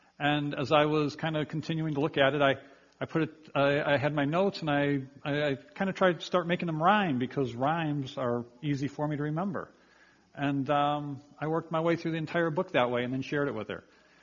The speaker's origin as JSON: {"language": "English", "town": "Chicago", "region": "Illinois", "country": "United States", "said": "My wife and Gail and I moved here 16 years ago to Lancaster County, and I was originally from the Chicago area"}